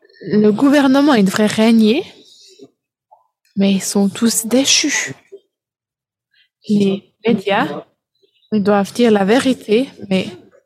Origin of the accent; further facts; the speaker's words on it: Philippines; Je viens des Philippines, il y a beaucoup de scarabées.